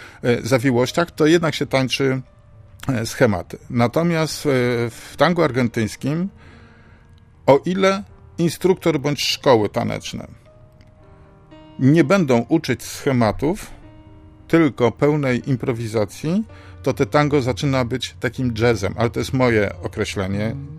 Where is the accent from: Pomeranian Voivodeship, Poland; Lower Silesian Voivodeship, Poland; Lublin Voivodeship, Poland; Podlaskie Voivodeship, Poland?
Pomeranian Voivodeship, Poland; Gdańsk; jestem z Gdańska.